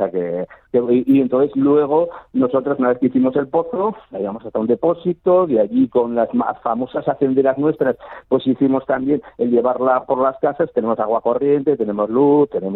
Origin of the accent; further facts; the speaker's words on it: Sarnago, Castile and León, Spain; Hombre, pues es un pueblo muy bonito, ¿qué voy a decir de mi pueblo, no?